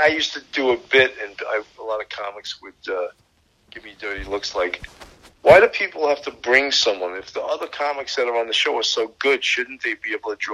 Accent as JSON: {"language": "English", "town": "Levittown", "region": "New York", "country": "United States", "tie": "born or raised there", "said": "I'm from Levittown. I grew up in Levittown."}